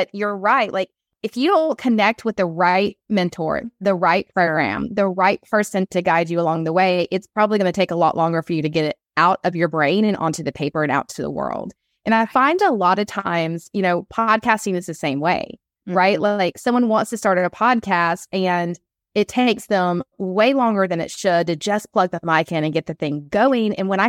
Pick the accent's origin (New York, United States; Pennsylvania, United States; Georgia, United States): Georgia, United States; Atlanta; I'm on the East Coast. I'm from Atlanta.